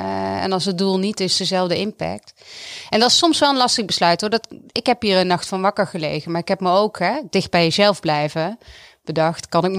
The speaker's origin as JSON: {"language": "Dutch", "country": "Netherlands", "said": "En ik denk dat wij als Nederlanders, als innovatief land, met alle middelen bij uitstek, het land zijn waarin we daarmee kunnen beginnen."}